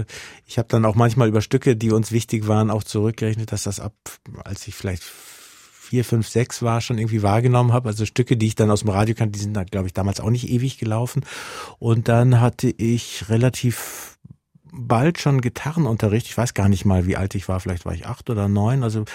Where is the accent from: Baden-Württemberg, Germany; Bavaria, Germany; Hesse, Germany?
Bavaria, Germany; Munich; ich bin im Münchner Osten aufgewachsen, in München-Giesing und ging dann da auch aufs naturwissenschaftliche Gymnasium.